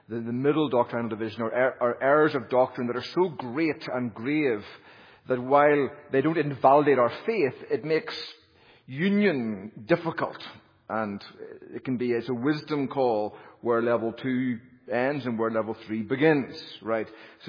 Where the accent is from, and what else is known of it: United Kingdom; now in United States